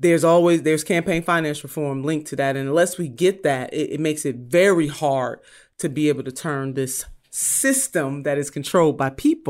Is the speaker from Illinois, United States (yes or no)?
no; Ohio, United States; My home state of Ohio is one of the states that this could become a reality for the November election.